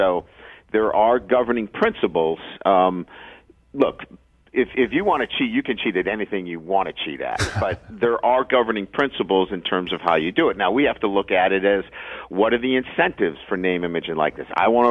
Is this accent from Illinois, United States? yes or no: no; Boston, Massachusetts, United States; also born or lived in Midwest; look, I grew up in Boston, so seafood has always been, you know, you know, something that I've always loved. Went to the Midwest.